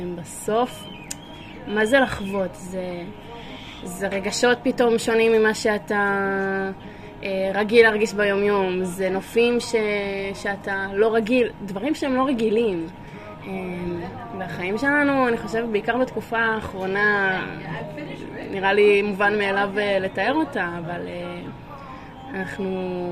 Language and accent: Hebrew; Northern District, Israel; אני רגילה לגור בצפון, מזג גביר סטנדרטי של קור בחורף, ירוק וצבעוני